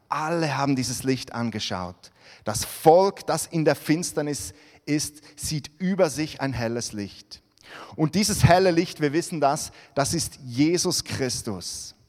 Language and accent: German; Switzerland; now in Hamburg, Germany; Meine Frau und ich, wir kommen ja ursprünglich aus der Schweiz. Jetzt mittlerweile leben wir im hohen Norden, in Hamburg.